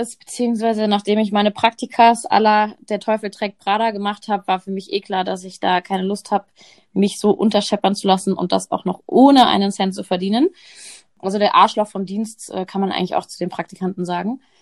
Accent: Trier, Rhineland-Palatinate, Germany; born there; now in Munich, Germany; ich bin 31, mittlerweile in München, geboren in Trier.

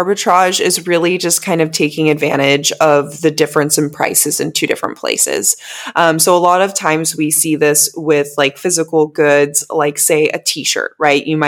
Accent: California, United States; So I'm from the United States originally, from California.

